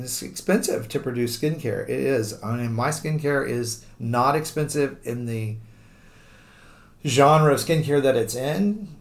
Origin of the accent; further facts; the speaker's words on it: Dallas, Texas, United States; moved away as an adult; You know, I was born in Dallas, grew up in Texas, and lived there until I was 34.